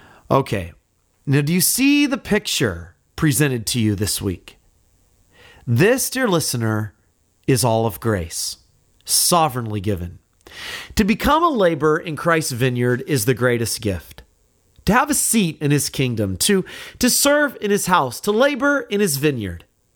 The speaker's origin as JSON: {"language": "English", "region": "California", "country": "United States", "tie": "born or raised there", "said": "In my hometown growing up in California, there was a guy there"}